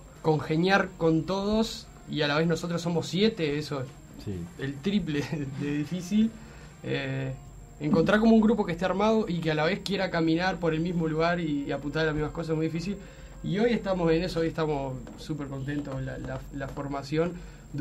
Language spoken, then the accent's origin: Spanish; Rosario, Santa Fe, Argentina; now in Montevideo, Uruguay; Somos rosarinos los dos, pero estamos hace rato viendo acá, ya nos sentimos acá.